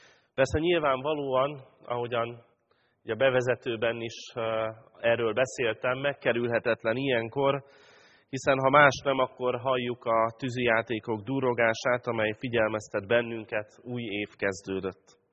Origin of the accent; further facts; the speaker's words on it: Pápa, Veszprém County, Hungary; egy kisvárosban, Pápán, ahol felnőttem